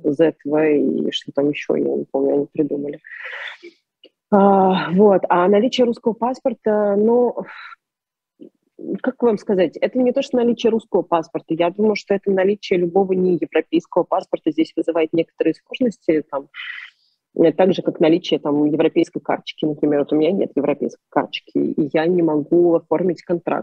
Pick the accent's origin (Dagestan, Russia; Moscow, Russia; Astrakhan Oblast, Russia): Moscow, Russia; я всегда говорю, что да, я из Москвы … я из Москвы.